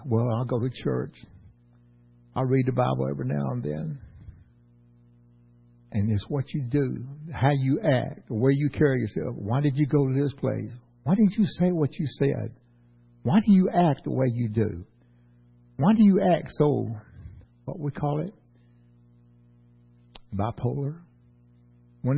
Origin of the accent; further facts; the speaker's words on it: New Orleans, Louisiana, United States; I grew up in New Orleans, and I've seen people are so mean and ugly that people just walk away from them.